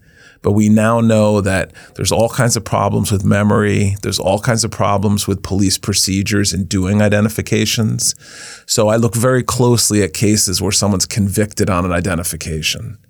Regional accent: East Coast, United States; also born or lived in Bronx, New York; So I was born in the Bronx, New York. In the 60s, my mother was a British school teacher. My dad was an Australian tennis player. And I lived all over the East Coast growing up.

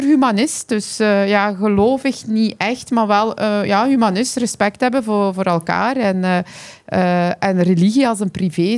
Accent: Flanders, Belgium; Ja, ik ben eigenlijk een Vlaming. Hè, dus daar wil ik wel onderlijnen. Ik ben hier geboren en getogen. Hè. Maar mijn afkomst, dat zijn... Ja, dus Koerdisch, dat is een minderheid.

